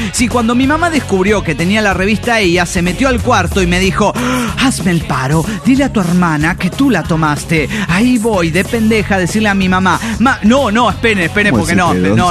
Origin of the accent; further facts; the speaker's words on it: Guadalajara, Jalisco, Mexico; de Guadalajara, Jalisco, México.